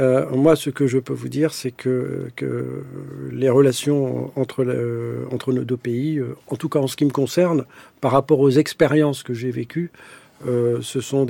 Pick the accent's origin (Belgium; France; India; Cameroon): France; Moi, je me sens français. Je suis français. Mon pays, c'est la France.